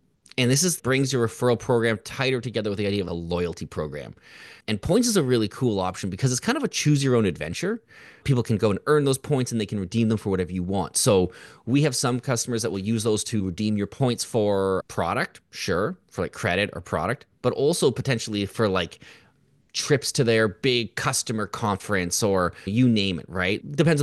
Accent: Canada; I'm from Canada.

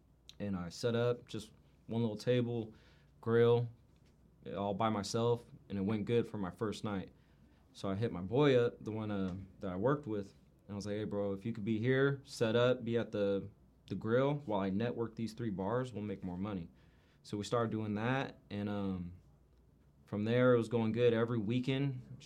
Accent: Vacaville, California, United States; Vacaville. I'm in Solano County.

